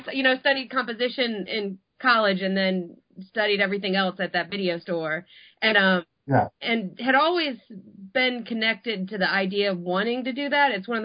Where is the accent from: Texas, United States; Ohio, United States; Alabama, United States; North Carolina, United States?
Ohio, United States; Cleveland; also born or lived in New Jersey; I was born in New Jersey and grew up in Cleveland, Ohio. I guess you could say that's where I'm from.